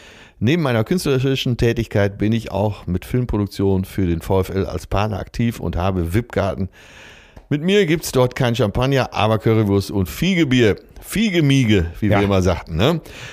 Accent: Bochum, North Rhine-Westphalia, Germany; born there; Ich bin als gebürtiger Bochumer durch und durch VfL Bochum-Fan

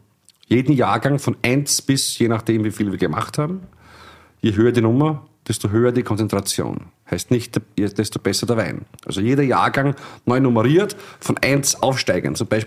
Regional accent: Illmitz, Burgenland, Austria; Also Ilmitz, meine Heimatgemeinde, 2.500 Einwohner

